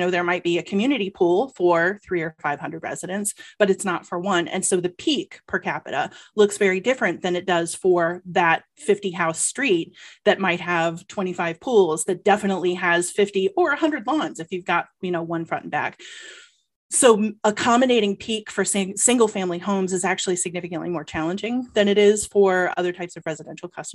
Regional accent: Georgia, United States; I mean, I'm from Georgia and I validate, like, I hate being hot so much.

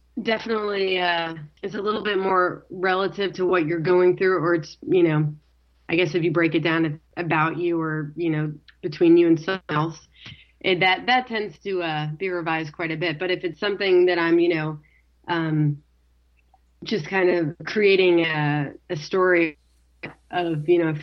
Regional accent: Texas, United States; You know, I grew up in Texas, and I grew up in a family who didn't have the financial means to provide any sort of instruction.

